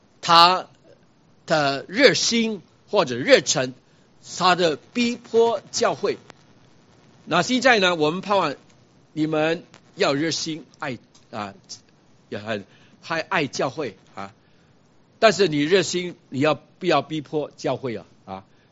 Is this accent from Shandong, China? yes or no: no; Chaozhou, Guangdong, China; 人家问我是什么人，我是说我是潮州人。我继续要解释，我爸爸是潮州人，我妈妈也是潮州人，是不是？我要强调我是全100%潮州人的啊。